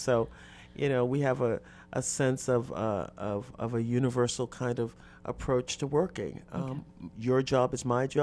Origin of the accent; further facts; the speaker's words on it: Boston, Massachusetts, United States; I just mentioned we're from Boston